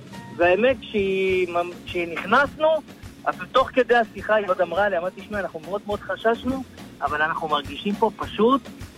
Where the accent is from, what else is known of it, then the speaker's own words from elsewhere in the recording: Sderot, Southern District, Israel; אני מסדרות.